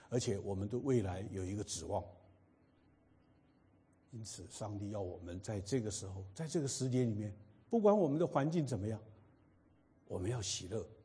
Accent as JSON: {"language": "Chinese", "country": "China", "lives_now": "United States", "said": "我们中国人好像都不太喜欢开刀嘛哈。"}